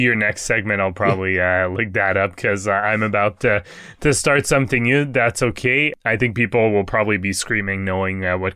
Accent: France; accent: French; English is a second language; And also, with my French accent. So I do apologize for that.

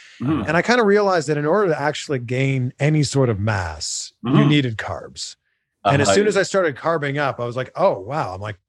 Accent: Toronto, Ontario, Canada; moved away as an adult; now in United States; I'm from Toronto. I talk like how everybody talks in Canada.

